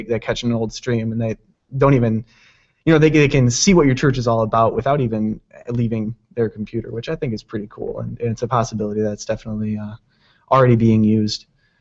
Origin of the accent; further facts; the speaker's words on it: Saline, Michigan, United States; Well, I'm from Saline, Michigan, which is right next to Ann Arbor.